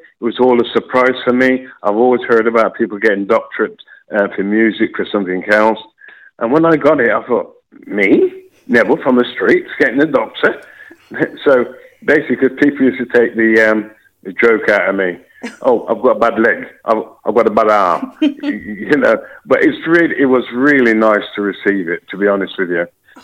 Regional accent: Jamaica; now in Rugby, United Kingdom; even when I came to rugby from Jamaica, straight away, the music.

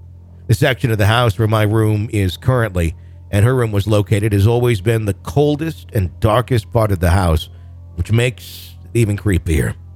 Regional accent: Wisconsin, United States; And I grew up in Wisconsin. We drink milk with, like, everything.

